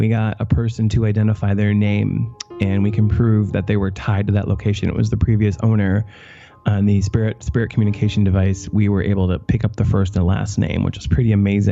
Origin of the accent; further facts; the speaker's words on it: Milwaukee, Wisconsin, United States; I'm from Milwaukee. I love Milwaukee, and I want to put Milwaukee in as many of my films and TV shows as I can because it's a beautiful city.